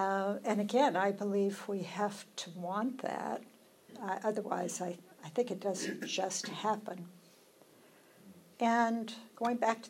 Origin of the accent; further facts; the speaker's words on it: the South, United States; I grew up in the South, so I went to university in the South.